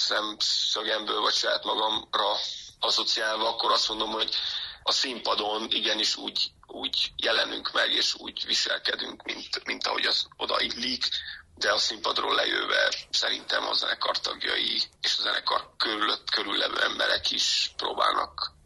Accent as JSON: {"language": "Hungarian", "town": "Gheorgheni", "region": "Harghita", "country": "Romania", "said": "Szerencsére gyergyóiként ugye hosszabb időszakra kivetítve éljük meg."}